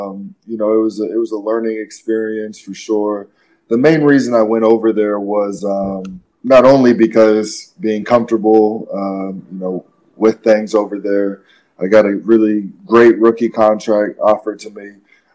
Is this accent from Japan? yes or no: yes; Japan; No, I'm not Japanese at all.